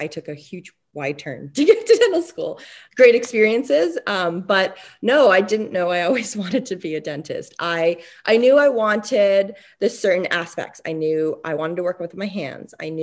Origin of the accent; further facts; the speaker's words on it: Canada; So I was born and raised in Canada.